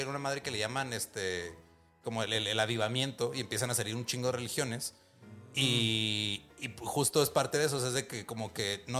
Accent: New Jersey, United States; O sea, somos de Nueva Jersey, ya tenemos nuestra mascota.

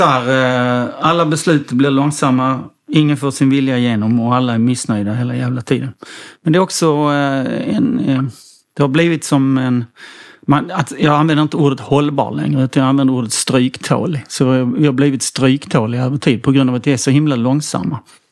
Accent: Helsingborg, Skåne, Sweden; Och jag är från Helsingborg. Det är allt jag kommer ihåg just nu.

